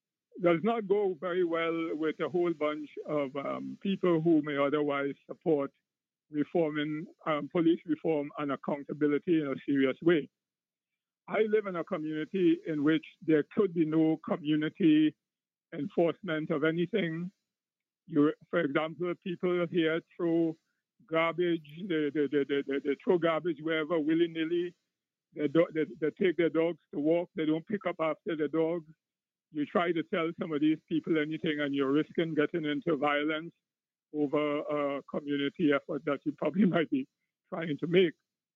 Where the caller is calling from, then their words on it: New York City, New York, United States; I am calling from West Harlem.